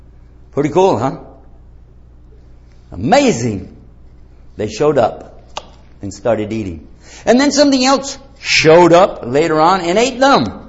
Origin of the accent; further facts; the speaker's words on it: Texas, United States; I'm from Texas. Don't pull that stuff on me.